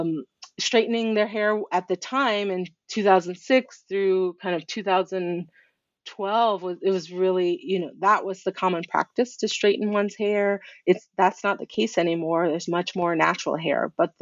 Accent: Durham, North Carolina, United States; being racialized as Black in where I grew up in Durham, but then going to Ghana and spending time with family and being really categorized as white, you know, not Black like my Ghanaian family.

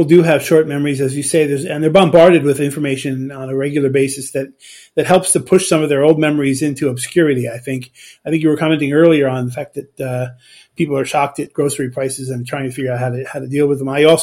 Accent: Los Angeles, California, United States; I actually grew up on the West Coast, and we took it for granted. I grew up in Los Angeles

